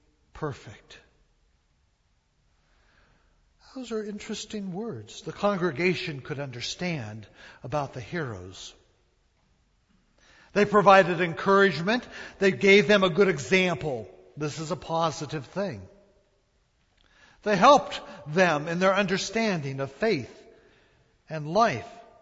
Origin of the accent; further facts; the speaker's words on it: San Francisco, California, United States; Now, I grew up in San Francisco, and I go back every once in a while to the old haunts where I lived, walk some of the streets.